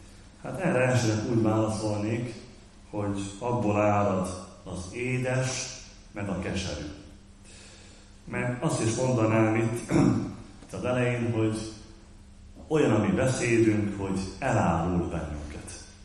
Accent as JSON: {"language": "Hungarian", "town": "Debrecen", "region": "Hajdú-Bihar", "country": "Hungary", "said": "hát igen, onnan Debrecenből jöttünk. Hallatszik, mondták nekünk."}